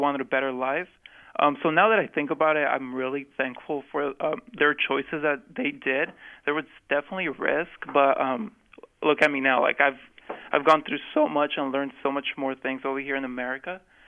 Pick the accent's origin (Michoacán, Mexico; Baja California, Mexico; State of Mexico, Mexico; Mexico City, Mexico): Michoacán, Mexico; moved away; I am also from Michoacan, and a small town there.